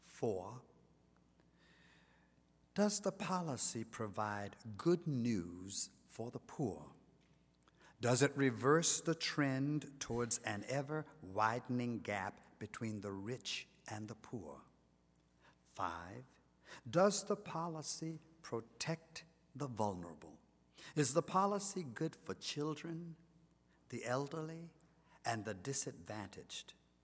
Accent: North Carolina, United States; people have immediately discerned that I'm from North Carolina and been a Democrat all my life

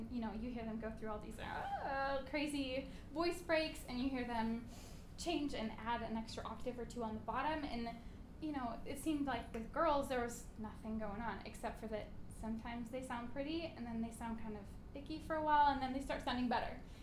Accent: Seattle, Washington, United States; I'm from Seattle, where I participated in a girl choir program for 12 years

